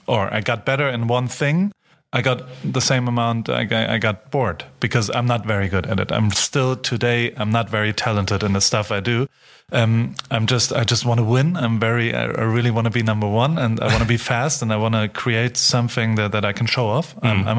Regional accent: Heidelberg, Baden-Württemberg, Germany; I grew up in Heidelberg.

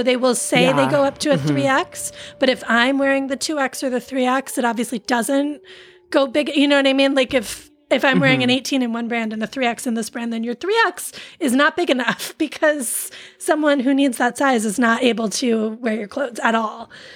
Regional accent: Connecticut, United States; Like, you know, I'm from Connecticut.

